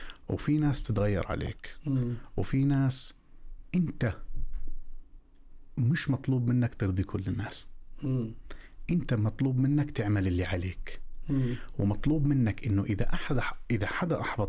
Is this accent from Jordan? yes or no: yes; Jordan; فأنا كنت من الأردن وهي من أمريكا